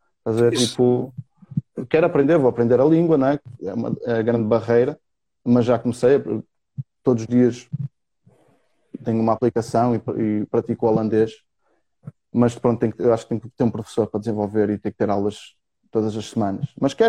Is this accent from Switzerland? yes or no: no; Braga, Portugal; Tinha que dizer um palavrão, sou de Braga.